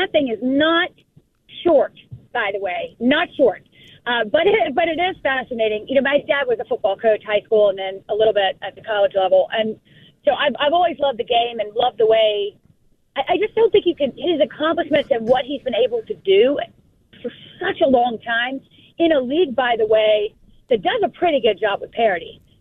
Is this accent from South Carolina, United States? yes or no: yes; South Carolina, United States; But, yeah, so, you know, I'm from South Carolina. That's home.